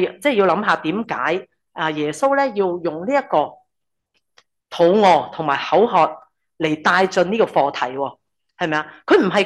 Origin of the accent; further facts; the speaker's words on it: Hong Kong; 你知唔知我哋香港人咧讲紧嘅饥渴？